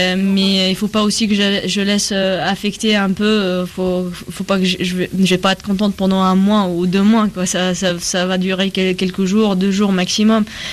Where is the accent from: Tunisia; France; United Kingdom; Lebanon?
Tunisia; Je viens de la Tunisie, c'est un tout petit pays.